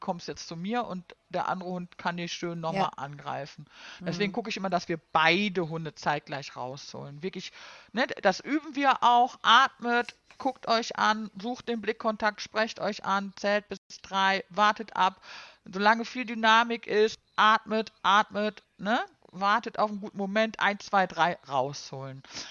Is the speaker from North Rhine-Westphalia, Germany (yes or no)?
yes; North Rhine-Westphalia, Germany; ich bin ja auch gebürtiger Ruhrpottler